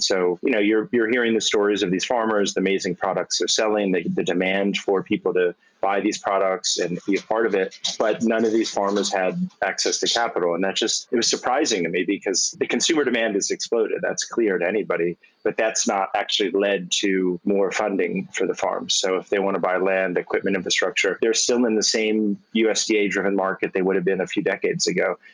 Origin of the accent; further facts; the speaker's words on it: Washington, District of Columbia, United States; I grew up in Washington, D.C., in a city. You know, my mom left the farm.